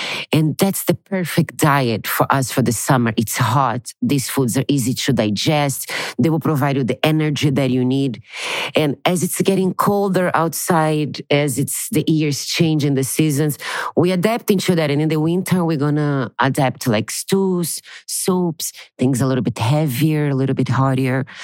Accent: Brazil; moved away; I'm originally from Brazil and I've been living here for 12 years.

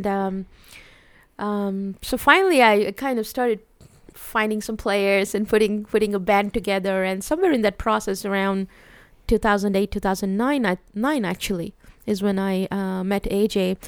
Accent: Mumbai, Maharashtra, India; English is a second language; moved away; And here I came from Mumbai, you know, I grew up in an academic campus, but then the last couple of years that I spent in Mumbai, I was going to school in the city.

